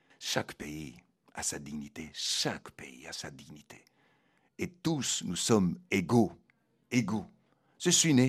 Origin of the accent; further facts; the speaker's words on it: Argentina; moved away; Moi, j'ai commencé en Argentine, quand j'avais 17 ans. Et quand j'ai quitté l'Argentine, mon pays que j'aimais, je pleurais.